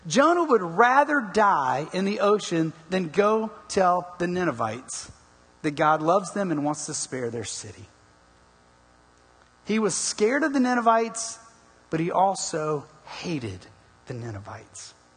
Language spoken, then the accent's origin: English; Savannah, Georgia, United States; And I grew up in Savannah, Georgia, and so there's two military bases that are right there